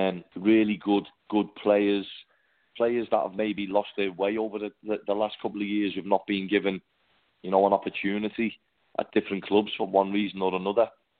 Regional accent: Liverpool, North West England, United Kingdom; born and bred, Daniel, in the city of Liverpool

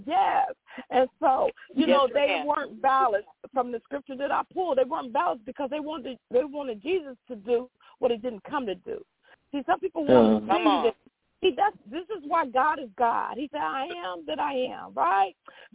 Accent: Illinois, United States; I grew up in Illinois. I was educated.

